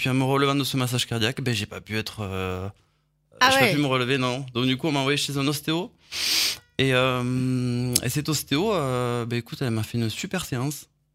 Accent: Rodez, Occitanie, France; born there; Je suis né à Rodez et j'habite à Rodez.

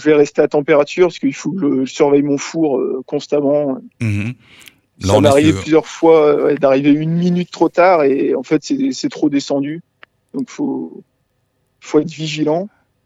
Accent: Brittany, France; moi je viens de Bretagne, donc j'ai connu le bord de mer, les tempêtes.

